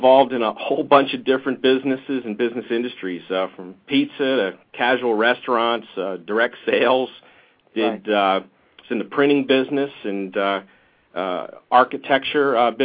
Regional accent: State College, Pennsylvania, United States; We're from State College, Pennsylvania, which is the home of Penn State University

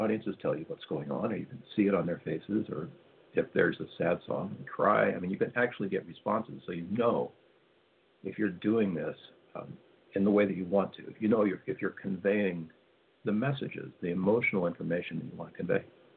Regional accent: United States; And as a guy growing up in America, we're sort of taught to stuff our big emotions, to not let them show.

